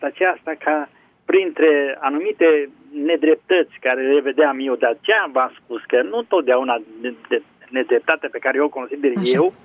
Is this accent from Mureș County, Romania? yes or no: yes; Târgu Mureș, Mureș County, Romania; Sunt din Târgu Mureș.